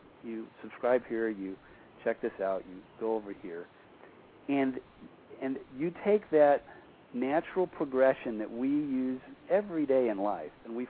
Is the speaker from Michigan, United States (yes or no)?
yes; Flint, Michigan, United States; I grew up in Michigan. I grew up in a city that was the home of General Motors, a little city called Flint, Michigan.